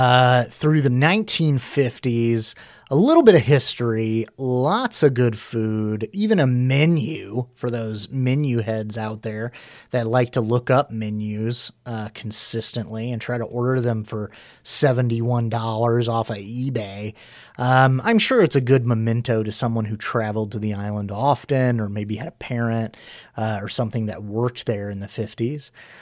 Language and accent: English; United States; Once again, I'm from North America, you know, the United States.